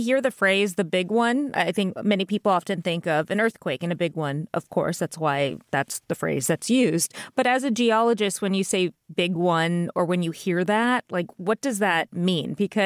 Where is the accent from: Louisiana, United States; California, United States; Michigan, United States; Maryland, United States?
California, United States; For someone who hasn't experienced an earthquake, I'm from Southern California, so I have.